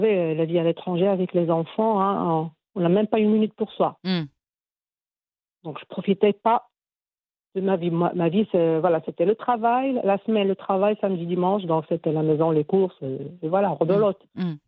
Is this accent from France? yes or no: no; Morocco; moved away as an adult; Même si que je suis née ici au Maroc, hein